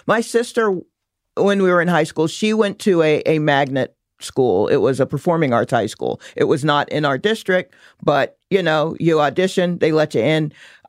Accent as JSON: {"language": "English", "town": "Stone Mountain", "region": "Georgia", "country": "United States", "tie": "born or raised there", "said": "grew up in Atlanta. To put a finer point on it, I grew up in Stone Mountain, Georgia. And that's a huge piece of granite with Confederate Army heroes etched in the side."}